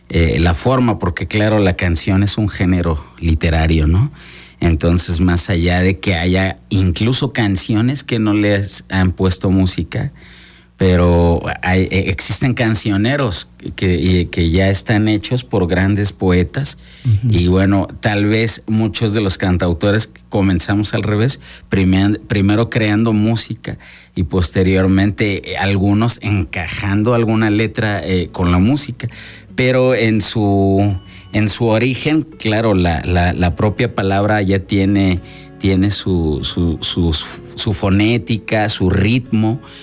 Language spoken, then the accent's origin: Spanish; Mexico; nosotros como mexicanos